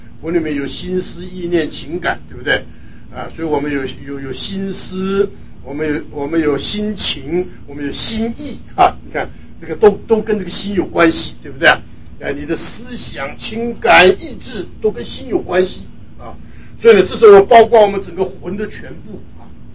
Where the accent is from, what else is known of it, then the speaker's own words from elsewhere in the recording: China; 我们中国人很懂得心啊，我们中国人最讲心啊